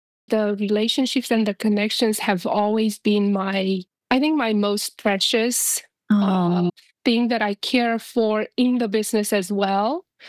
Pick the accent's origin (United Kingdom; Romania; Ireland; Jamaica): Romania; moved away as an adult; So we came here from Romania only 9 years ago.